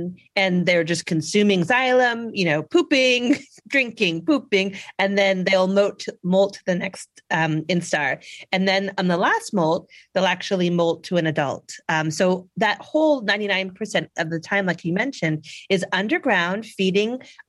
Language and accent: English; Canada; I love tree sap as a Canadian.